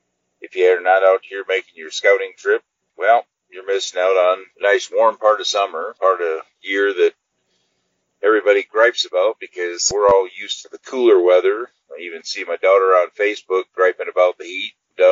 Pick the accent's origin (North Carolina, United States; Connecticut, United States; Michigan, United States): Michigan, United States; I knew growing up in Michigan, water temperature would get up into the mid-70s at its warmest and stuff.